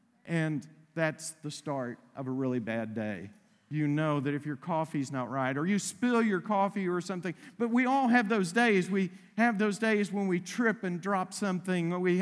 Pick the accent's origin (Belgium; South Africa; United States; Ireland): United States; Texas; I mentioned growing up in East Texas and all of the sayings that I would hear in East Texas.